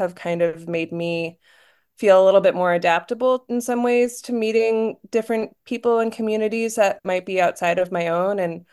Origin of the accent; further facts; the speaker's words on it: East Coast, United States; Yeah, so I'm one of those people who grew up kind of up and down the East Coast